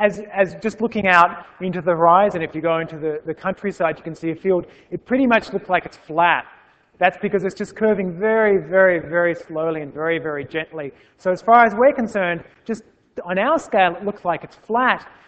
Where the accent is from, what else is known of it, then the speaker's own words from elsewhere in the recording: Australia; I come from Australia and that's kind of upside down.